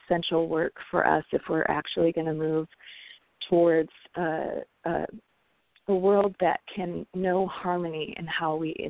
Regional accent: Detroit, Michigan, United States; One of the other aspects of growing up in Detroit was to be in the midst of the intense racial divide

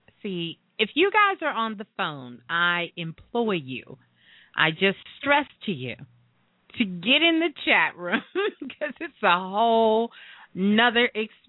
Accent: Brooklyn, New York, United States; I'm not a country girl. I'm from Brooklyn, so I'm not a country girl.

